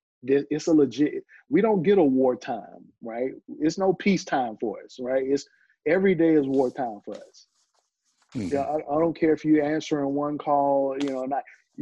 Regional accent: East Point, Georgia, United States; So, you know, growing up in Atlanta, I grew up in a hotbed of artists. And I grew up in a suburban town right out, like on the southwest side of Atlanta. It was called East Point.

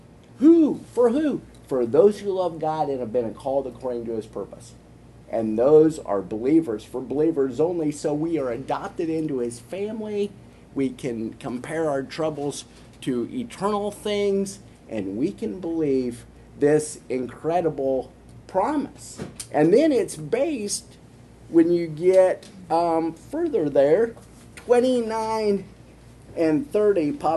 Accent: Nebraska, United States; And I look back, and I'm from Nebraska.

